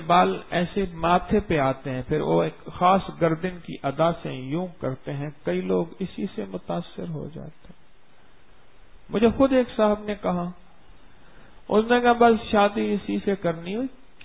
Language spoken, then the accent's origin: Urdu; Pakistan; میں نے کہا جی میں پاکستان سے آیا ہوں یہاں پی ایچ ڈی کرنے کے لیے